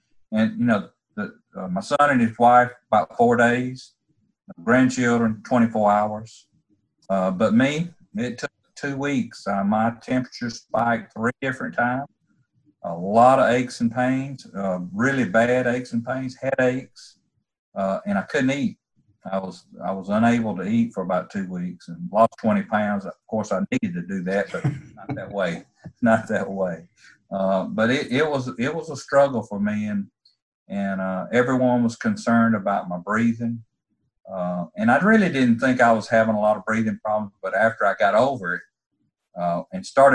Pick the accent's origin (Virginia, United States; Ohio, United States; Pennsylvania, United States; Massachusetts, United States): Ohio, United States; Barberton; born there; I was born in Barberton, Ohio, on a visit, family visit there.